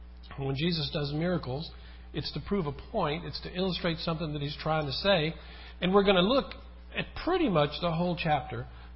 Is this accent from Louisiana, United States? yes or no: yes; Louisiana, United States; Well, back when I was a kid, in my hometown in central Louisiana, we had a bakery.